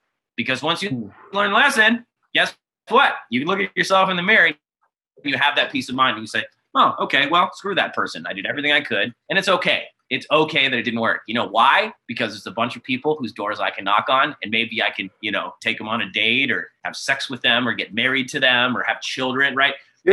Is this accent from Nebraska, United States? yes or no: no; Mukilteo, Washington, United States; you and I, we're both from Mukilteo. You know, we both went to middle school together